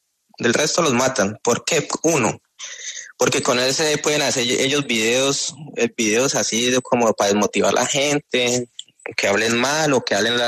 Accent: Colombia; Porque somos colombianos, somos extranjeros

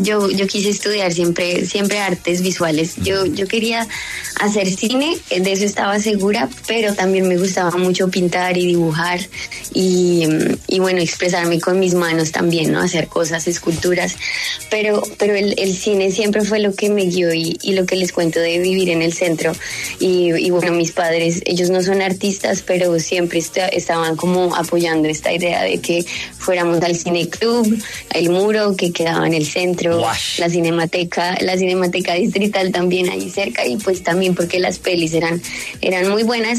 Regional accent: Colombia; now in Helsinki, Finland; Estoy totalmente como transportada en mi país nuevamente porque, bueno, en este momento me encuentro en Finlandia, en Helsinki.

